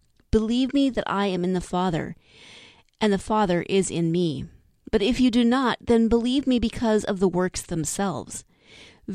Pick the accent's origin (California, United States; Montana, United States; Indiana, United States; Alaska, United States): Montana, United States; So 9 years ago, May 17th, 2008, I was ordained in my hometown in Montana, in my home congregation, which was exciting.